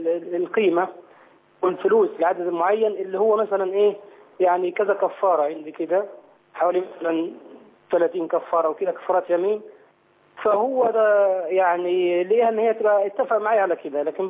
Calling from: Saudi Arabia; أنا طبعا أنا بكلمك من السعودية

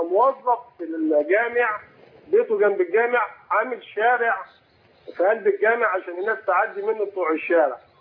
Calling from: Shabraman, Giza Governorate, Egypt; انا في شبرمان 6 اكتوبر

